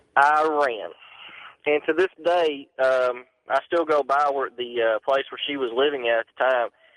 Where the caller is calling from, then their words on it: Texas, United States; I'm calling from Texas.